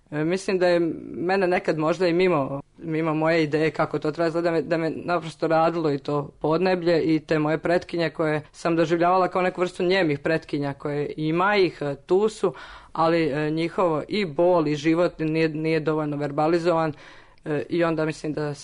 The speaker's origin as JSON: {"language": "Serbian", "town": "Zadar", "region": "Zadar County", "country": "Croatia", "tie": "born there", "said": "ja sam rođena u Zadru"}